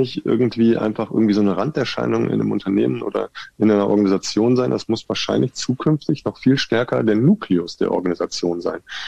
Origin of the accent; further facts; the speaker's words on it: North Rhine-Westphalia, Germany; now in Nuremberg, Germany; ich komme ja aus dem Ruhrgebiet und bin nach Nürnberg gekommen.